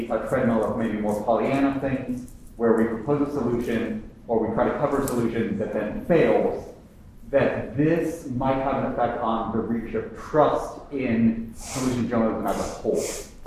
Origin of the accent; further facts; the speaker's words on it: Seattle, Washington, United States; I'm a freelancer from Seattle.